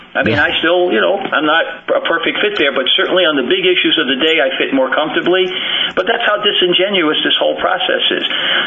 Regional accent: Harlem, New York, United States; Most of the kids I grew up with in Harlem didn't graduate from high school.

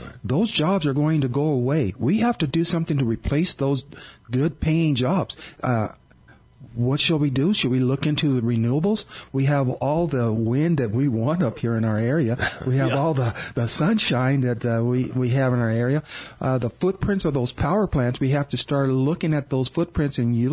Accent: Holbrook, United States; Growing up in Holbrook, I've lived there 59 years

